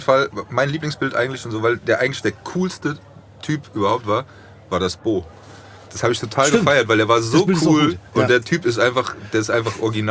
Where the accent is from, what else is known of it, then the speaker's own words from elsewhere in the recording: Frankfurt, Hesse, Germany; Aber ich komme aus Frankfurt und da ist halt … die Eins.